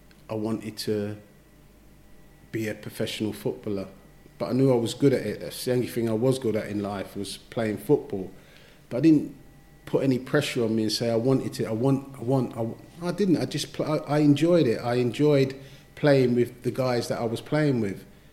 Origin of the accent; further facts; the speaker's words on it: Brixton, London, United Kingdom; because I kept coming late because I was from Brixton going all the way down to Brentford.